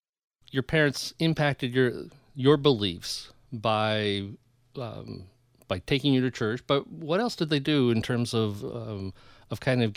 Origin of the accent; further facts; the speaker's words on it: Seattle, Washington, United States; I grew up in South Seattle, White Center, which is just the edge